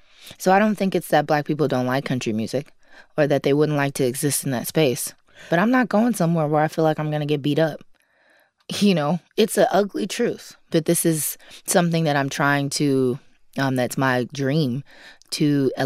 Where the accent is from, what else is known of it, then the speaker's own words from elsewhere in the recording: Gifford, Florida, United States; And I grew up in the South, a very small, predominantly rich, white town called Vero Beach. Actually, it's called Gifford, Florida, where I'm from.